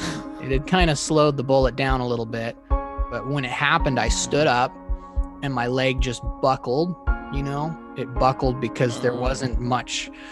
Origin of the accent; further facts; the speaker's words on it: Rathdrum, Idaho, United States; I was born just outside of Rathdrum, Idaho, near just above Twin Lakes, which is halfway between Rathdrum and Spirit Lake. I was born and raised same place, same house.